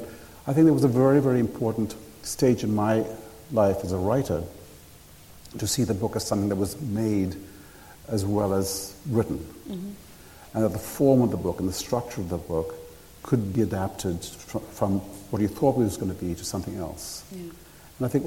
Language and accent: English; Sri Lanka; And, you know, I grew up in Sri Lanka, so naturally Westerns, for some strange reason, became a kind of mythology for me.